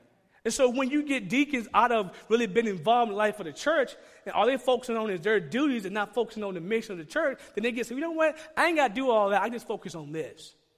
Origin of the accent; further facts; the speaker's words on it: Georgia, United States; Well, I'm from Georgia, we call this two-faced. That's what we call it from Georgia.